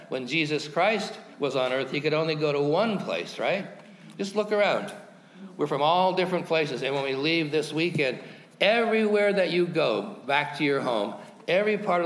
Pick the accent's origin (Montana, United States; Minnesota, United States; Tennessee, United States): Montana, United States; Because I'm from Montana, and that sounds cooler, doesn't it, in New Jersey? But that's how I identify myself. … I'm from Montana.